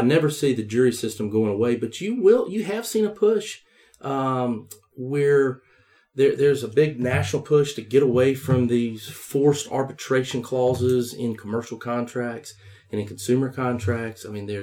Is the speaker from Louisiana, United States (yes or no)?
no; Union, South Carolina, United States; Well, you know, I've told you I'm from Union, and sure. I hadn't lost those Union characteristics.